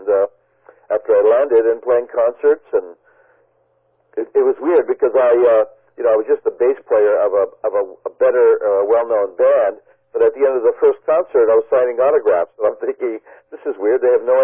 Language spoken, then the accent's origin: English; United States; No, actually, I'm an American. We came from Europe after the war as immigrants, and I grew up in the U.S.